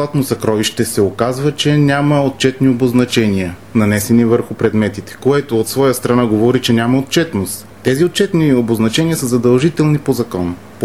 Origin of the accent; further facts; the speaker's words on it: Panagyurishte, Pazardzhik Province, Bulgaria; никой до момента от родния ми град не е дошъл лице в лице с мен